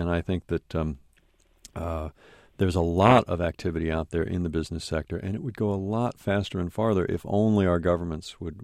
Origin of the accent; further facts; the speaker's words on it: California, United States; I'm from California.